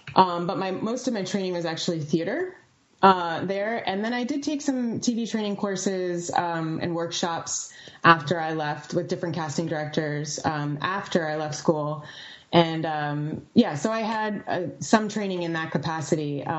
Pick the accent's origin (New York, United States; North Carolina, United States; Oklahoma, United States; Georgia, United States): New York, United States; Ossining; also born or lived in Bronx, United States / Providence, United States; now in Boston, United States; I was born in the Bronx, and then I mainly grew up in Ossining, New York, which is in Westchester County on the Hudson River. So that's where I mainly grew up.